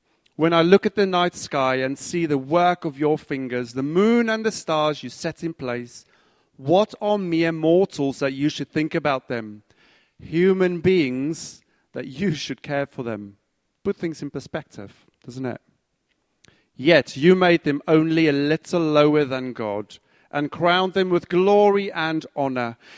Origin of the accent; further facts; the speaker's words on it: South Africa; When I was growing up in South Africa, we in school, we used to take trips to the field.